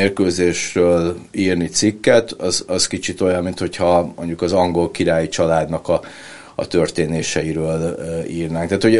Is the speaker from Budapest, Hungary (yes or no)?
yes; Budapest, Hungary; Budapesten nőttem fel, meg egyébként nagyon kötődöm Budapesthez